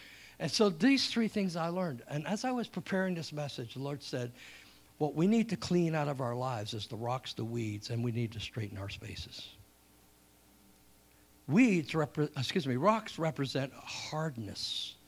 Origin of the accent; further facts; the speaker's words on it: England, United Kingdom; born there; I was born in England. I was my whole family was born in England, and my dad and mom were Welsh, and I don't have a British accent.